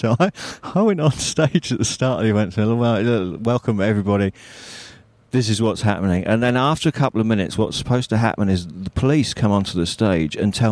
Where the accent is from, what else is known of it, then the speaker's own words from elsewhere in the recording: United Kingdom; Because I am so British